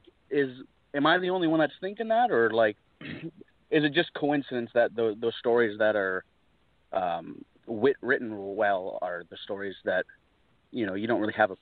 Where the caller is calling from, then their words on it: British Columbia, Canada; from British Columbia, Canada.